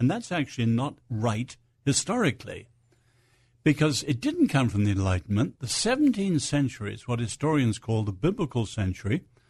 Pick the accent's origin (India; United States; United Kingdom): United Kingdom; England; So in England, I'm English.